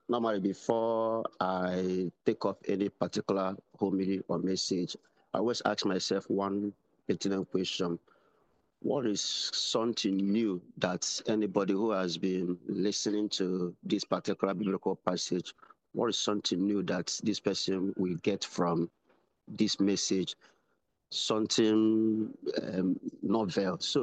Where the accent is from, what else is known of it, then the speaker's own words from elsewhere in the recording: Eastern Nigeria, Nigeria; Oh, I'm from Eastern Nigeria, the Igbo tribe. Eastern Nigeria.